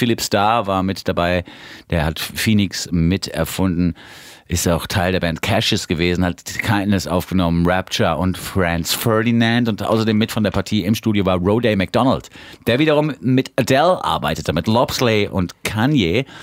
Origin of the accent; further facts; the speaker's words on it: Frankfurt, Hesse, Germany; born there; also born or lived in Berlin; Also als in Frankfurt geborener Typ, der dann auch in Berlin und so.